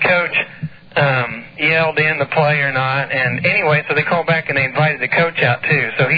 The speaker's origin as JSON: {"language": "English", "region": "Kansas", "country": "United States", "said": "from Kansas."}